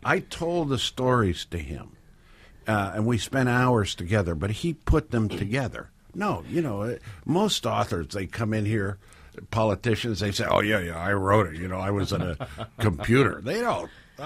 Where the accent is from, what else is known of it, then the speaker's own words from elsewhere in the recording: Mexico; I was raised in Mexico, my mother only spoke Spanish to me. My father, when he spoke to me, would speak to me in English.